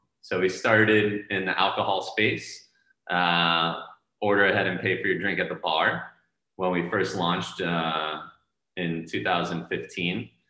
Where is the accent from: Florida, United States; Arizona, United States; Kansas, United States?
Florida, United States; Miami; So I was born and raised in Miami. After college, I moved to Boston.